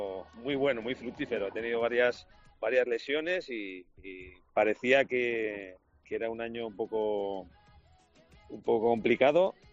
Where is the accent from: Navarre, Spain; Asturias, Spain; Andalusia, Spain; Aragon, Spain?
Navarre, Spain; como soy navarro y muy cabezón